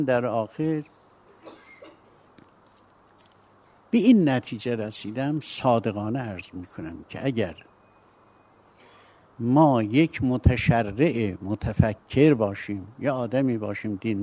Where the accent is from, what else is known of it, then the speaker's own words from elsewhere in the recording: Kurdistan, Iran; و از قضا اون ولایت ما کردستان، مشایخ نقشبندی و قادرینا می آمدن، پدر بزرگ من، پدرم مرده بود، پدر بزرگ من، من 4-5 سال داشتم، برای من یکی از اون مشایخ دعای معرفت گرفته بود.